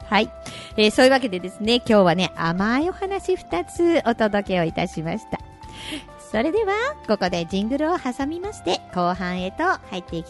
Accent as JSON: {"language": "Japanese", "town": "Ichikawa", "region": "Chiba", "country": "Japan", "tie": "born or raised there", "said": "私はあの千葉の方に住んでるんですけれども、私の地元のね市川市っていうところにも"}